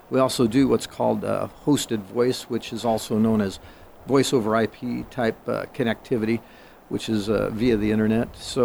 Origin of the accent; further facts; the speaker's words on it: Sioux City, Iowa, United States; Grew up in Sioux City. Went to school here. All of my schooling and education was here in Sioux City. Grew up on the near north side